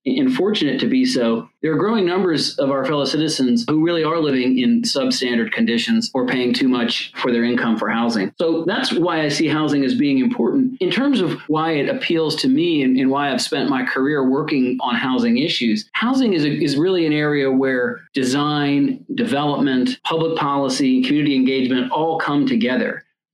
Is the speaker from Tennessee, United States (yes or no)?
no; Baltimore, Maryland, United States; Well, I'm from Baltimore, Maryland. And as I was growing up in the suburbs of Baltimore, I learned about efforts underway in neighborhoods around our city to revitalize areas that had been left behind